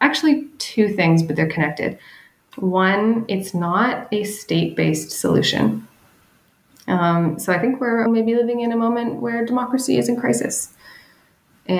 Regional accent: Ontario, Canada; I'm from Ontario

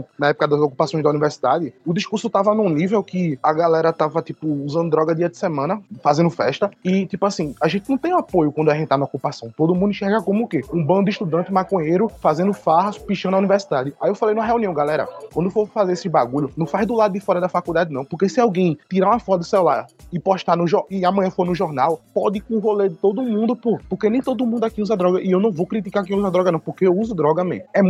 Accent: Recife, Pernambuco, Brazil; Porque eu sou de Recife, tá ligado?

